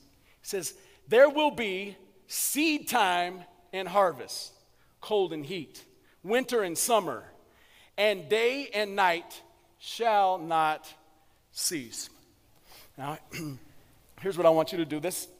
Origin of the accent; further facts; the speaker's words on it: Colorado, United States; I grew up in Colorado, and in Colorado, my grandfather had a garden and an orchard in the backyard.